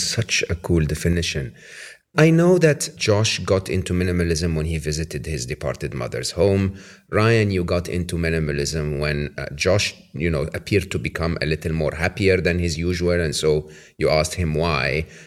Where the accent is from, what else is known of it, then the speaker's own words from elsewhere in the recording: Egypt; English is a second language; moved away as an adult; in my home country where I was born in Egypt